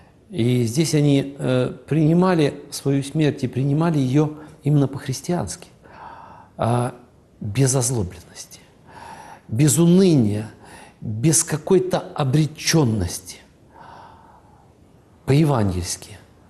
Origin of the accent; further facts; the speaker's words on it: Voronezh, Voronezh Oblast, Russia; Я из центральной части России, я воронежец, да. А у нас по-другому.